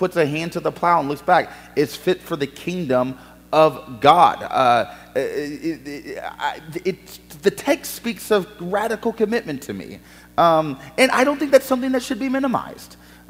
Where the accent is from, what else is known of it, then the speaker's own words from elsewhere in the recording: the South, United States; I rarely get north of the Mason-Dixon line. I am a Southerner